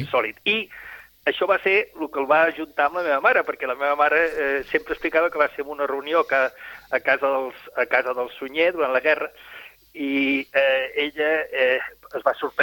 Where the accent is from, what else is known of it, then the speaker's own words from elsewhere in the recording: Madrid, Community of Madrid, Spain; nosaltres vam créixer a Madrid amb ell, però allà estàvem vivint naturalment sota la dictadura de Franco.